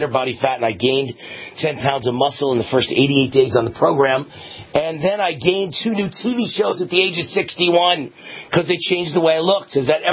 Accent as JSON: {"language": "English", "region": "New York", "country": "United States", "said": "I come from New York."}